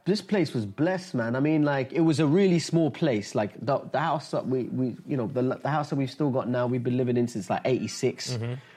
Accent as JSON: {"language": "English", "country": "India", "also_born_or_lived": "Dubai", "said": "I'm Indian. I was born in Dubai."}